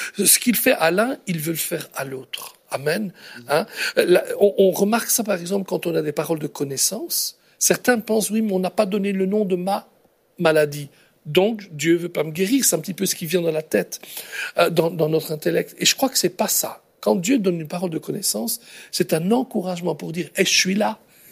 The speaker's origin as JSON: {"language": "French", "country": "Belgium", "said": "chez nous en Belgique, par exemple, on appelait ça le lieutenant général en chef."}